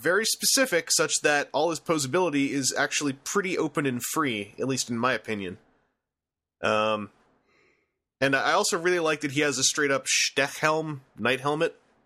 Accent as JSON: {"language": "English", "country": "Canada", "said": "This is mostly my theory as a Canadian, but you know we have the Queen on our $20 bill"}